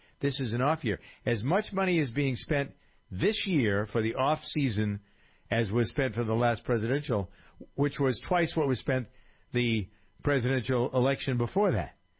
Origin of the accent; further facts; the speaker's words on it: Framingham, Massachusetts, United States; my friend who's chairman of the city council in my hometown of Framingham.